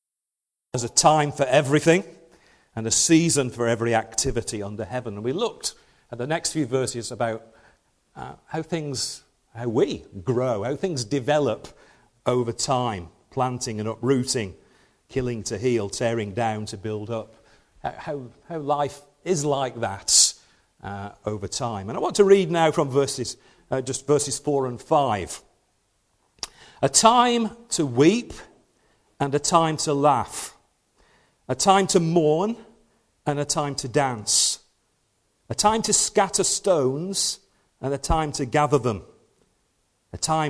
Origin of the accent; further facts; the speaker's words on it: United Kingdom; Even a stiff upper lip, being British, doesn't get us away from what churns within our hearts.